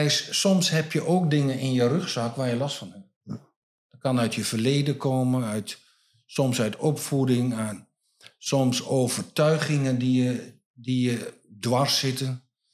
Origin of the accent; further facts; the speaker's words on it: Drenthe, Netherlands; Nou, ik ben wel een echte Drent.